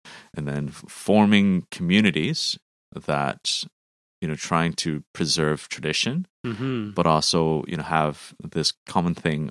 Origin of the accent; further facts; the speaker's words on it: Hong Kong; now in Canada; Like, I immigrated to Canada, like, I think, 89. Mm-hmm. And I grew up in Hong Kong with the Catholic Church, actually. And when we came over to Canada, we were actually looking for a Chinese Catholic Church.